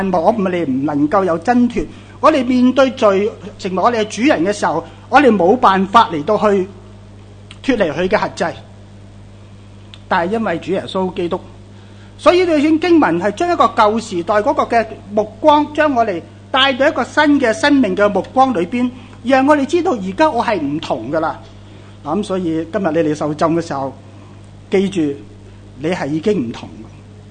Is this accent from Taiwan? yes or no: no; Hong Kong; 我们香港人即已经解除了封建社会很多年，我们都未试过不自由，特别香港真的很自由